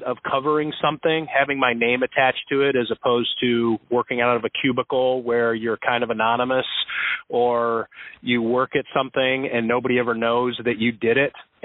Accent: Ohio, United States; I'm from Northeast Ohio.

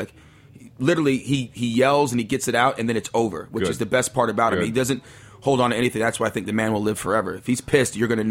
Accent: Lake Charles, Louisiana, United States; born there; also born or lived in New Jersey / Philadelphia; I'm not really from anywhere if you really break it down. I was born in New Orleans. I was born in Lake Charles, Louisiana, but I moved around a lot. But I would say a big part of my heart is in New Jersey and Philadelphia.

